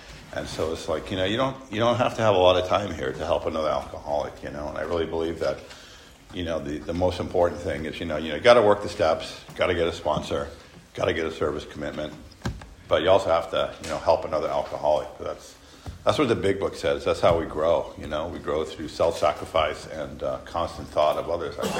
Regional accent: San Francisco, California, United States; my story starts, I was born in San Francisco. That's where I grew up. I was adopted.

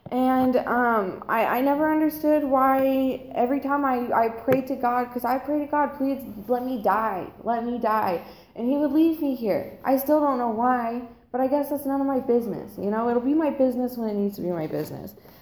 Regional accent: Colorado, United States; we're from Colorado, so some Coors Lights have to be in there.

